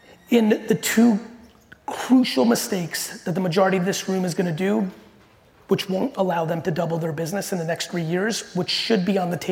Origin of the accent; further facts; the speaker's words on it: Edison, New Jersey, United States; I grew up in Edison, New Jersey, and my dad, let's go Edison. And my dad had a store in Springfield, New Jersey.